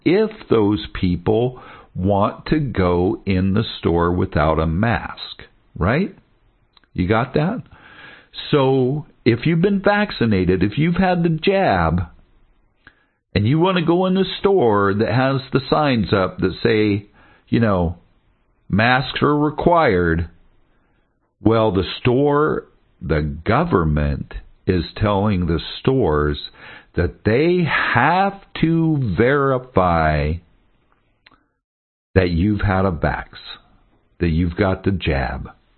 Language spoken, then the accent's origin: English; Portland, Oregon, United States; I was born in Portland. I'm an Oregonian, native Oregonian.